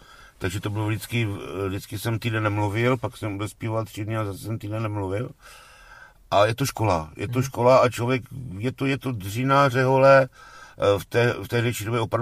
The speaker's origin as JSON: {"language": "Czech", "town": "Brno", "region": "South Moravian Region", "country": "Czechia", "said": "Já jsem Brňák"}